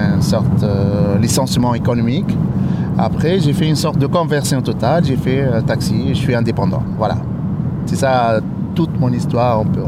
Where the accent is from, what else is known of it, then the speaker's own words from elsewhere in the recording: Tunisia; moved away as an adult; now in Paris, France; je suis d'origine tunisienne. Mais ça fait plus que 20 ans. J'ai fait mes études ici.